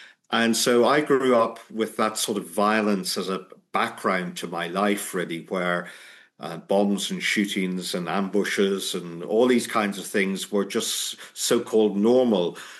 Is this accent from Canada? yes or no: no; Enniskillen, Northern Ireland, United Kingdom; born there; I was born in 1968 in Enniskillen in County Fermanagh, which is in Northern Ireland, so it's part of the UK, but right over on the west side, so 100 or so miles west of Belfast, and very near to the Republic of Ireland.